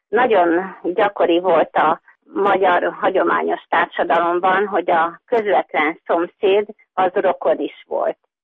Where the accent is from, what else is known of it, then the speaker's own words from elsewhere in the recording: Zakarpattia Oblast, Ukraine; Én egy kárpátaljai magyar nagyközségből származom, melyik vegyes felekezetű református és görögkatolikus kb. Fele-fele arányban.